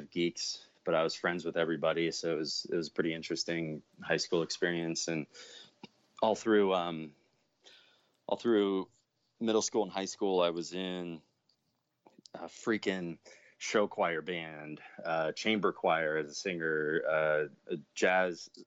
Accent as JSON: {"language": "English", "town": "Tarpon Springs", "region": "Florida", "country": "United States", "tie": "born or raised there", "also_born_or_lived": "New York", "said": "I grew up in Tarpon Springs, Florida, right by Tampa and St. Pete."}